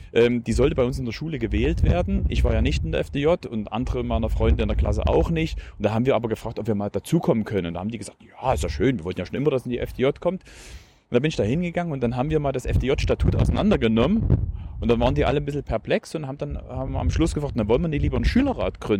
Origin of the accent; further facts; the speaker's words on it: Plauen, Saxony, Germany; born there; Ich bin in Plauen im Vogtland geboren. Komm aus einer kirchlichen Familie